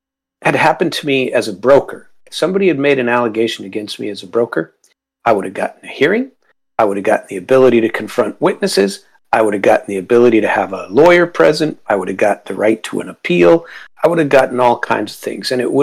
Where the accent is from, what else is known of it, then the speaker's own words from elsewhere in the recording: Cincinnati, Ohio, United States; born there; They destroyed my very life, the government, and I'm a U.S. citizen. I was born in Cincinnati.